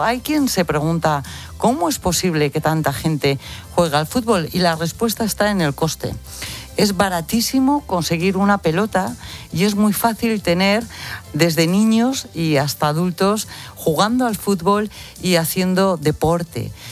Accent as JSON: {"language": "Spanish", "town": "Burgos", "region": "Castile and León", "country": "Spain", "tie": "born or raised there", "said": "se celebra en mi pueblo, en Burgos, la Copa Nacional de Seminarios"}